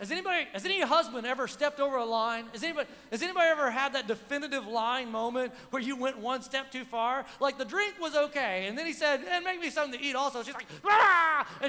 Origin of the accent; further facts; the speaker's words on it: Oklahoma, United States; Now, I'm from Oklahoma, but I love Texas, okay?